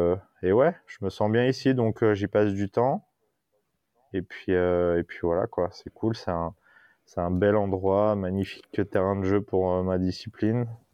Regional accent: Brittany, France; Voilà, moi je suis breton

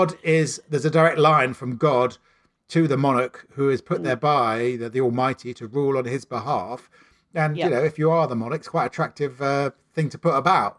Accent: Ireland; I'm Irish as cricket itself.

